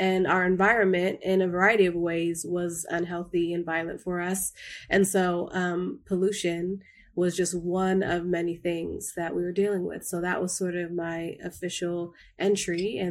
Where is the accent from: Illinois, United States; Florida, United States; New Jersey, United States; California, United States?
California, United States; Oakland; our experience growing up in West Oakland, although similar in some ways to the kids around me, was very different